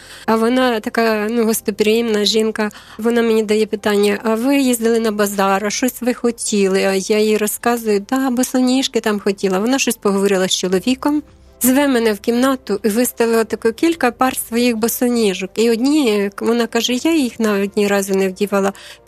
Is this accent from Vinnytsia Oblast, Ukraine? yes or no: yes; Bershad, Vinnytsia Oblast, Ukraine; Я кажу, ми з Бершаді